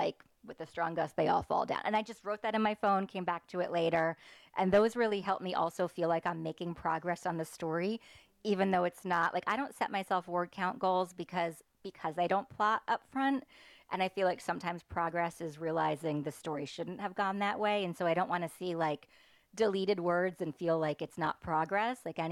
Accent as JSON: {"language": "English", "region": "New Jersey", "country": "United States", "lives_now": "Davidson, United States", "said": "I'm just north of Charlotte in Davidson, so I've been in the area about 19 years, but I'm originally from New Jersey."}